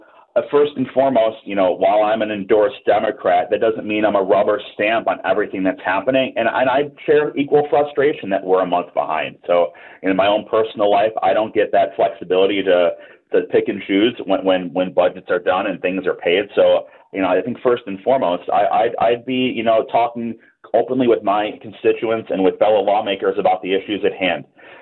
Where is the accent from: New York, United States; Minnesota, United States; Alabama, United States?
New York, United States; Cheektowaga; So I'm born and raised in the district. I grew up in South Cheektowaga. I live in Lancaster now.